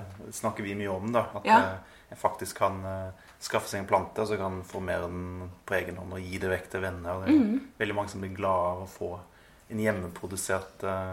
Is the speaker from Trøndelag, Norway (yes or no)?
no; Råde, Østfold, Norway; accent: Rogaland dialect; also born or lived in Rogaland; Jeg har vokst opp på en stor gård i Råde i Østfold. Jeg har Rogalandsdialekt, men det fordi jeg flyttet der når jeg var liten da, fra Rogaland.